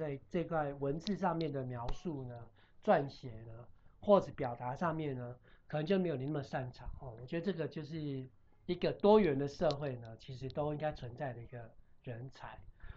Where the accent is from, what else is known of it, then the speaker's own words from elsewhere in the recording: Taiwan; 我们台湾这边的观光呢，也真的要加油